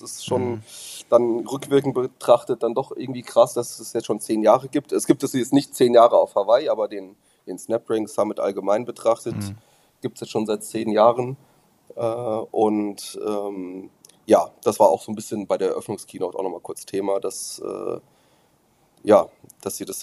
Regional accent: Germany; für die Briten und für die Deutschen, beziehungsweise zumindest für uns als Deutsche.

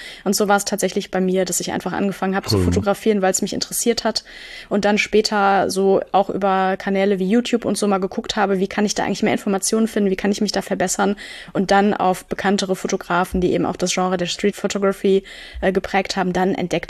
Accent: Münster, North Rhine-Westphalia, Germany; ich sitze hier gerade am Sonntagmorgen mit meinem Kaffee am Schreibtisch, tatsächlich in meiner Heimatstadt Münster.

